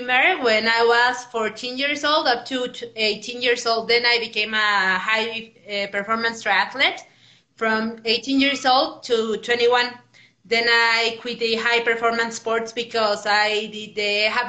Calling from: Mexico; From Mexico.

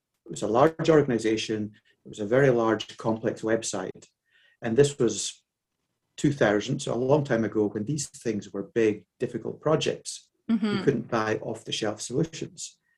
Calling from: Aberdeen, Scotland, United Kingdom; I'm tuning in from Aberdeen in Scotland in the UK.

